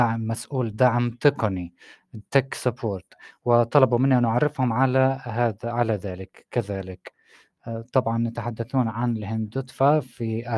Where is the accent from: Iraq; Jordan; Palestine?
Palestine; كيف ممكن نبني ثقة أكبر في مشاريع مختلفة عندنا في فلسطين